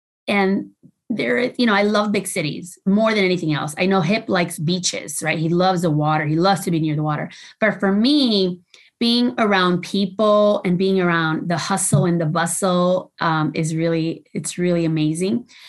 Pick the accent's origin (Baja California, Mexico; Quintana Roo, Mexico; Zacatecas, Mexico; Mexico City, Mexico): Zacatecas, Mexico; No. So I'm originally from Zacatecas.